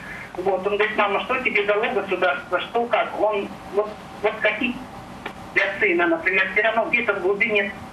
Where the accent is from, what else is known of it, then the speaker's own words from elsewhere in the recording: Russian Far East, Russia; moved away; also born or lived in Ukraine / Tashkent, Uzbekistan / Ryazan, Russia; Я дочь военного. Мы 10 лет жили на Дальнем Востоке. Сама дальневосточница я. 10 лет на Украине. 10 лет в Ташкенте. 11 лет в Рязани.